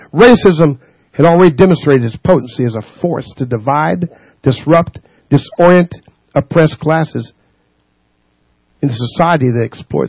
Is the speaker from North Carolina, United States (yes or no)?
yes; West Jefferson, North Carolina, United States; it has the real original name of a mountain in in West Jefferson, North Carolina, as my hometown. West Jefferson, North Carolina.